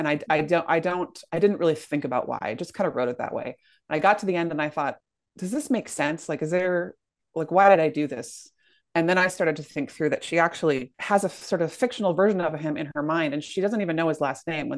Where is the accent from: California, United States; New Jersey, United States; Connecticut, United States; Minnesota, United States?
Minnesota, United States; Minneapolis; I grew up in Minneapolis.